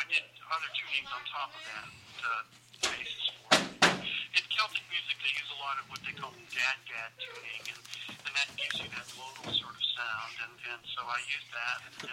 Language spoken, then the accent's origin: English; Boston, Massachusetts, United States; I grew up in the Boston area and sang all the songs that they sang.